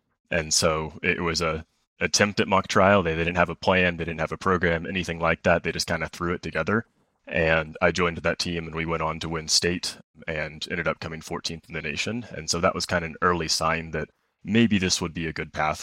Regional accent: Tulsa, Oklahoma, United States; I'm from Tulsa, Oklahoma, and my dad was a trial attorney.

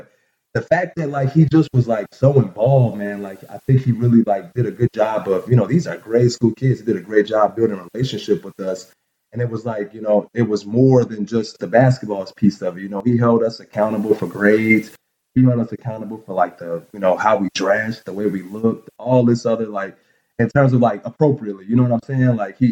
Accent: Chicago, Illinois, United States; I grew up in Chicago, Rogers Park.

